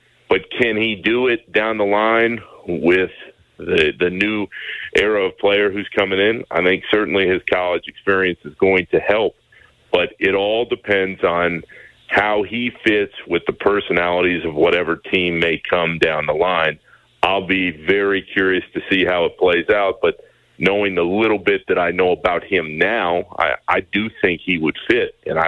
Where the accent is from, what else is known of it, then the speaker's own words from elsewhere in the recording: Orlando, Florida, United States; I mean, I say this with a bias, though, and I have to put this out front. I grew up in Orlando. I had a Penny Hardaway poster on my wall as a little kid.